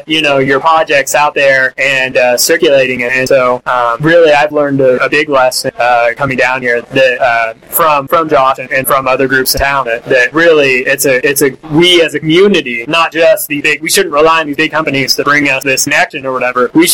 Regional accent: Lawrence, Kansas, United States; I'm from Lawrence, Kansas too. How do we not know each other?

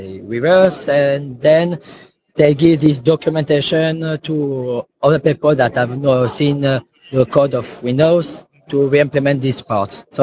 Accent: France; English is a second language; I'm coming from France, and I'm one of the few French developer of React.OS.

